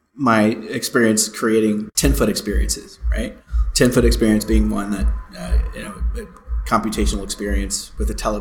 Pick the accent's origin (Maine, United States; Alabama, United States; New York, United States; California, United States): California, United States; Menlo Park; I'm from the Bay Area. I'm from Menlo Park.